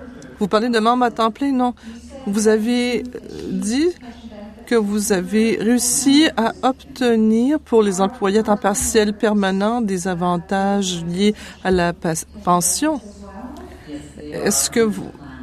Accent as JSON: {"language": "French", "region": "Ontario", "country": "Canada", "said": "2204. Je viens de l'Est de l'Ontario"}